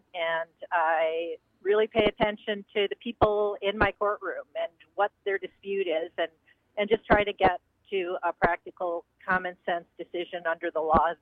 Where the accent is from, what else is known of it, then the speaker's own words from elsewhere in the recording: Chippewa Falls, Wisconsin, United States; I grew up in Chippewa Falls, so that's kind of where I got my values and what made me the person I am today.